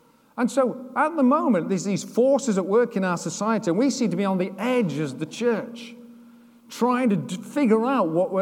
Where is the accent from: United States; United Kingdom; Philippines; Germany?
United Kingdom; Sheffield, Yorkshire and the Humber; And we said, but Lord, we're from Sheffield. We've done our bit in Sheffield.